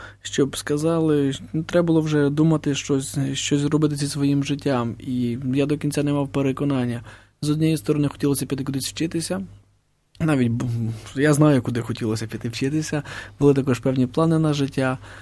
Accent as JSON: {"language": "Ukrainian", "town": "Berdychiv", "region": "Zhytomyr Oblast", "country": "Ukraine", "said": "я з Бердичева належав до іншої парафії, до парафії Святої Варвари."}